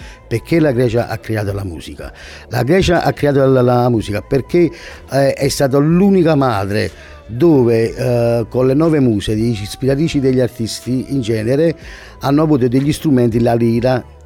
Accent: Ercolano, Campania, Italy; io sono di Ercolano, provincia di Napoli

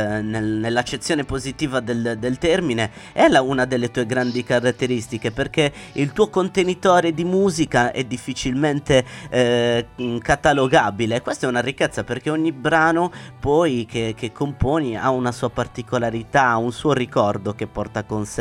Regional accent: Oristano, Sardinia, Italy; born there; Io sono nato a Oristano

